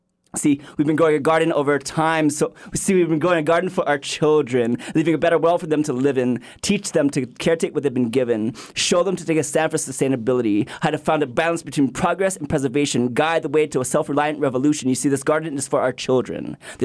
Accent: Hawaii, United States; growing up as a Hawaiian kid in Hawaii, going into the science and engineering field and studying nuclear physics

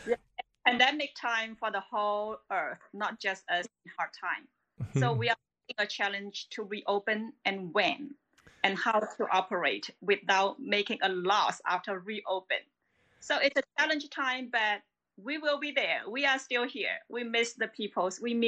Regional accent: China; English is a second language; also born or lived in Vietnam; because I was born in Vietnam, raised in China, but my home actually was in between the country. So it's right at the border.

